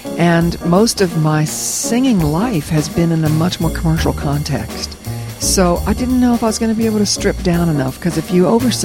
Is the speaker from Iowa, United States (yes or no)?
no; West Virginia, United States; Well, I grew up in West Virginia, and both my grandfathers were coal miners.